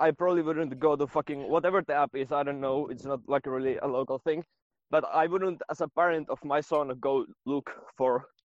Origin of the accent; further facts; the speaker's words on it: Finland; Yeah, I'm Finnish. Finnish.